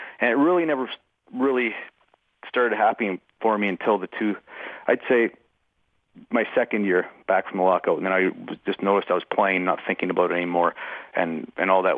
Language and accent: English; Edmonton, Alberta, Canada; I grew up in Edmonton.